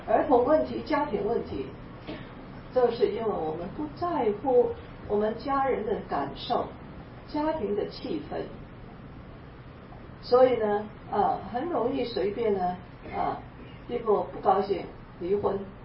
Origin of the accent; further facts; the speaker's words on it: Guangdong, China; 穿那个我们广东人叫街坊装